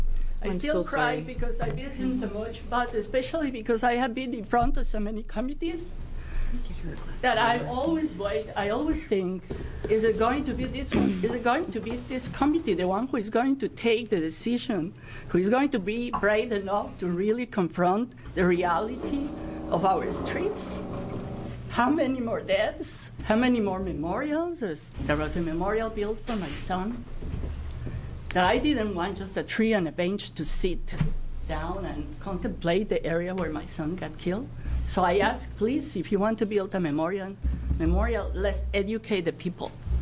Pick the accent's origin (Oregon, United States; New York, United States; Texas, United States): Oregon, United States; Eugene; Yes, I am from Lane County, Eugene